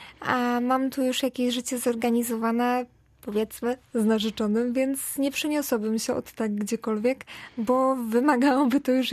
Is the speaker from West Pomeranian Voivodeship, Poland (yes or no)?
yes; Police, West Pomeranian Voivodeship, Poland; now in Szczecin, Poland; opisywałam też Police, które kocham całym sercem, bo to moje rodzinne miasto. Natomiast od kiedy mieszkam w Szczecinie